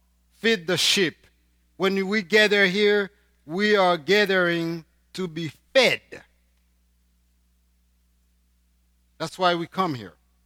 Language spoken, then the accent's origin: English; Haiti; accent: Haitian; English is a second language; And my heavy accent, my Haitian look, my everything, my age, my non-experience. I had nothing to prove because I lived in Haiti for a long time.